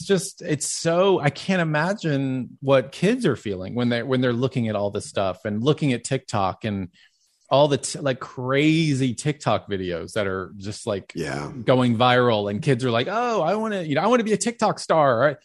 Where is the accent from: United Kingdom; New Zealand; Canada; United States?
United States; Dallas, Texas; I remember growing up in Dallas.